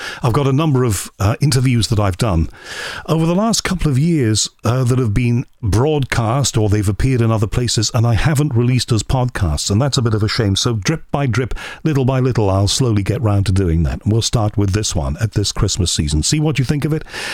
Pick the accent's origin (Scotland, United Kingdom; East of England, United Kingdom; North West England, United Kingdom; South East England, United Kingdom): North West England, United Kingdom; Liverpool; I'm from Liverpool originally, so I can remember all of the flag of convenience ships in the port of Liverpool.